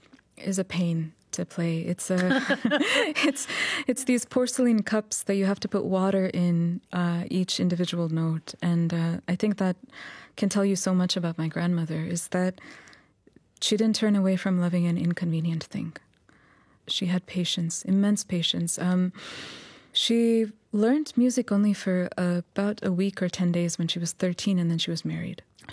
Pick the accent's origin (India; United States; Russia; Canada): United States; New York; born there; Yes, I was born in New York.